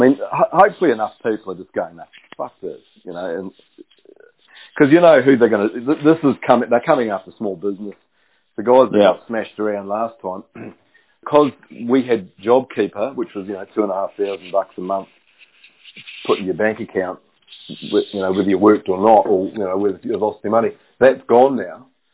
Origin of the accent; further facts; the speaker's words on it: New Zealand; I mean, I grew up in New Zealand. We went to school, you know, crushing ice.